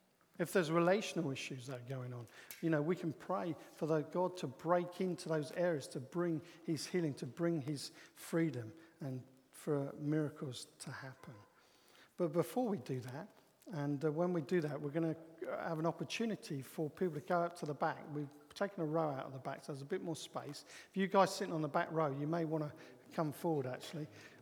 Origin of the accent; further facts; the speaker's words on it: England, United Kingdom; Many of us are too British and we're too English